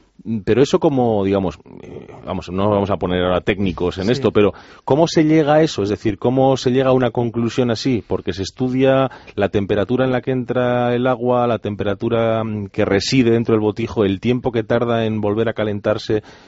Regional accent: Bilbao, Basque Country, Spain; Y yo que soy de Bilbao. En Bilbao el botijo yo no lo veo nunca.

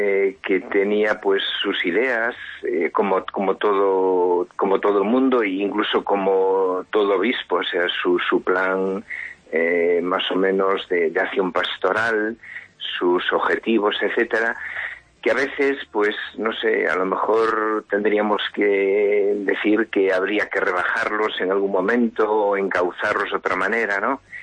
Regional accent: Galicia, Spain; aquí pues somos los gallegos más bien secundarios, ¿no?

